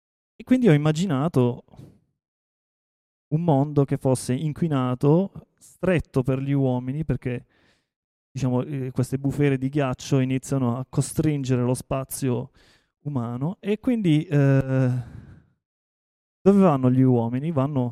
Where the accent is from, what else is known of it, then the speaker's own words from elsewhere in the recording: Taranto, Apulia, Italy; io sono di Taranto e quindi diciamo, la dimensione climatica la sento abbastanza, in maniera abbastanza forte, no?